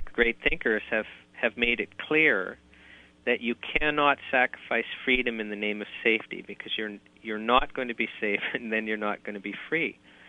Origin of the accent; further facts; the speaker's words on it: Canada; as a Canadian, I've always just taken my rights for granted.